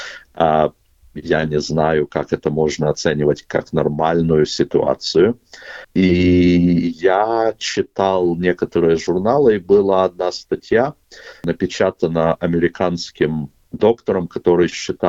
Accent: Kyiv, Ukraine; born there; moved away; я родился в Киеве для начала. Я не украинец, но я родился в Киеве. Мы уехали, когда еще был Советский Союз.

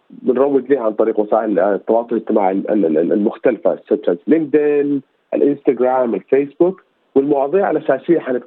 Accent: Sudan; also born or lived in Ankara, Turkey; أولا أنا شخص سوداني، كنت عايش في أنقرة في تركيا.

